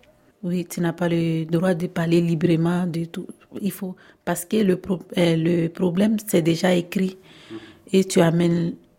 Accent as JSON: {"language": "French", "country": "Côte d’Ivoire", "moved": "as an adult", "lives_now": "France", "said": "Je suis âgée de 28 ans. Et je viens de la Côte d'Ivoire."}